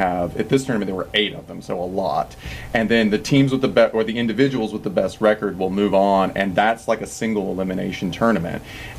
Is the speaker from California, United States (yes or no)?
yes; California, United States; Michigan or I'm from California.